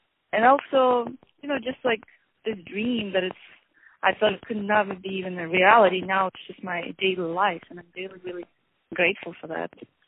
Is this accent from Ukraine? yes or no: yes; Ukraine; I'm originally from Ukraine, so this is where I started doing some theater.